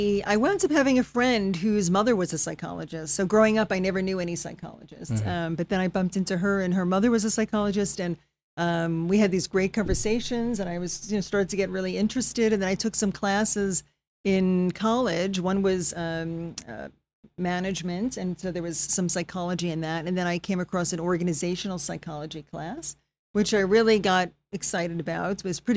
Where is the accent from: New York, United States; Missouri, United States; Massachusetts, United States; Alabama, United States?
New York, United States; moved away as an adult; And I grew up in the New York area. I came here about 4.5 years ago